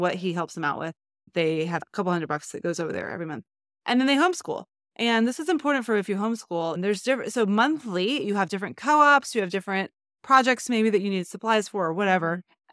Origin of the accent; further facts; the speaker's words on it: Texas, United States; And please don't be offended if you're from Texas, because I'm from Texas.